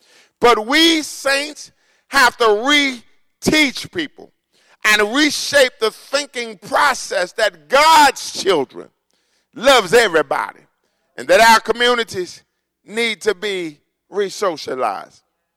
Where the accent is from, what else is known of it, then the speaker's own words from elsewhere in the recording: United States; But I'm so glad that I'm an American, born and bred in the United States of America.